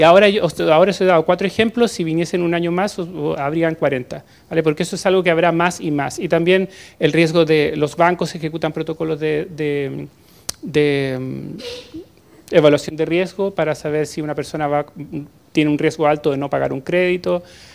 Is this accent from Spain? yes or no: no; Chile; yo soy chileno